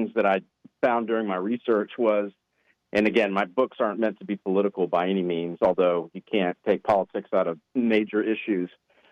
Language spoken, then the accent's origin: English; Texas, United States; for many of us, though, in that South Texas town, we were the first generation to go to college